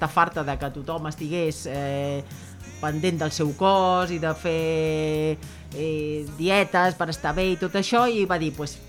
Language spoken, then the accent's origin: Catalan; Parets del Vallès, Catalonia, Spain; sóc de l'Eixample de Parets del Vallès.